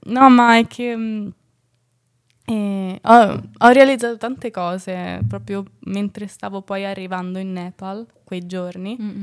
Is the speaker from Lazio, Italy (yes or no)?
yes; Rome, Lazio, Italy; anche se sono di Roma, ma Garbatella è tanto paese, è sempre stato tanto paese, adesso è cambiata, invece sta cambiando